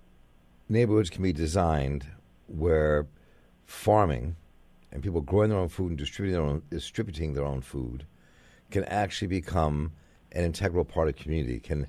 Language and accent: English; Baltimore, Maryland, United States; I can recall growing up in Baltimore, and there wasn't a food scarcity in deserts in the black world like there is now.